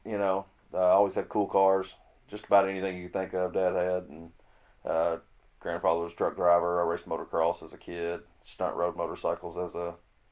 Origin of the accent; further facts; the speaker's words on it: Kentucky, United States; Was raised by my grandparents in Logan County.